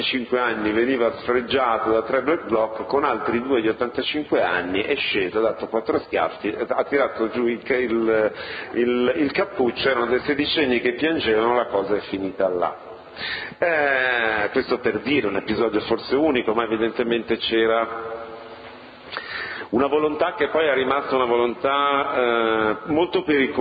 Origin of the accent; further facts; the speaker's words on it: Genoa, Liguria, Italy; Personalmente io sono genovese, devo dire la verità